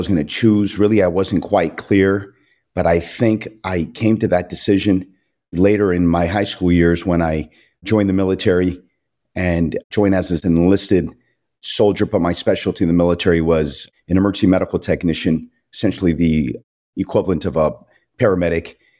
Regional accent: San Fernando Valley, California, United States; now in Santa Clarita, United States; I grew up in San Fernando Valley. I live now here in the Santa Clarita area

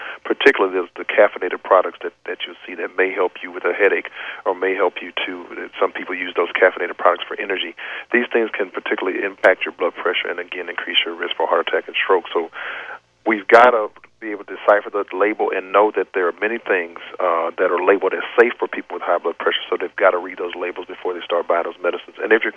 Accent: Louisiana, United States; I know I'm from Louisiana. We have something called the hot toddy

